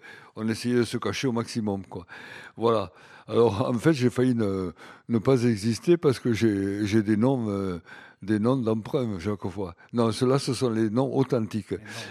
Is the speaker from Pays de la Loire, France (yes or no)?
no; Carbonne, Occitanie, France; born there; c'est là que je suis né, ici dans la région, je suis né à Carbonne, à Carbonne, dans la Haute-Garonne.